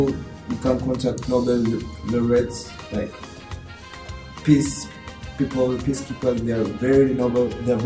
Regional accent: Kenya; I come from Kenya, and I feel my studies, I'm more interested to run and to participate in aerobic activities.

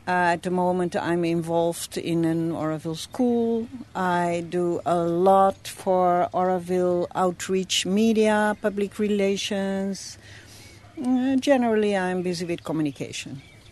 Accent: Netherlands; English is a second language; moved away; I'm originally from Holland, and I'm here since 71.

